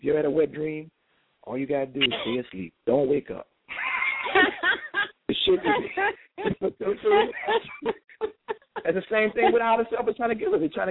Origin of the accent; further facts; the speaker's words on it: New Orleans, Louisiana, United States; I'm from New Orleans, so when I say ignorant, I say ignorant